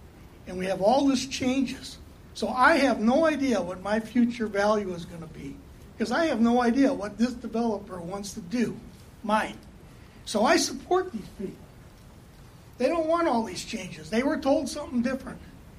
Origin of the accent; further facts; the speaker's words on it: Wisconsin, United States; also born or lived in Virginia; In 2007, I came from Virginia. I lived in Wisconsin my life, went 10 years out to the East Coast to work.